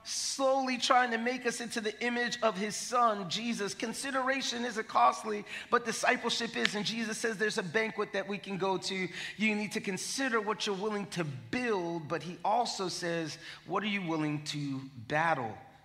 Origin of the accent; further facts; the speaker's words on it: New York City, New York, United States; We're from New York City, so even getting out of New York to go get you a nice house